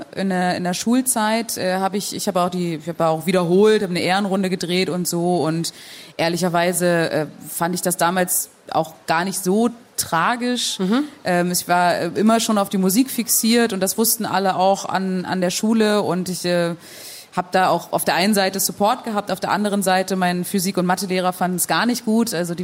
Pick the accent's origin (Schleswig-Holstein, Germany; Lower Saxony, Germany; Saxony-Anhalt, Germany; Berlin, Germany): Berlin, Germany; Nee, ich bin in Lankwitz aufgewachsen.